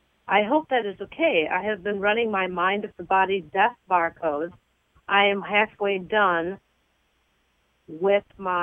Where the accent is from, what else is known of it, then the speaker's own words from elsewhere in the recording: Midwest, United States; Yeah, I'm originally from the Midwest, and my first earthquake that I experienced in California, I was asleep